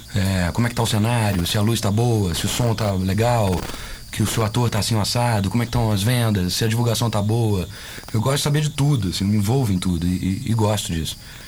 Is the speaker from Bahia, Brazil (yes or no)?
no; Minas Gerais, Brazil; eu sou mineiro.